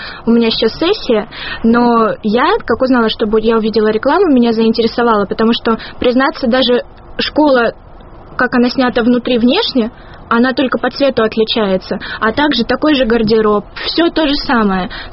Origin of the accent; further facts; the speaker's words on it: Sochi, Krasnodar Krai, Russia; Я из Сочи, да.